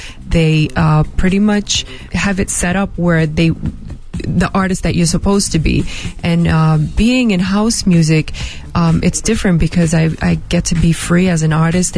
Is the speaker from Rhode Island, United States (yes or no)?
yes; Rhode Island, United States; Oh, I grew up in the clubs. You know, growing up in Rhode Island, it was actually my gay friends who took me out to clubs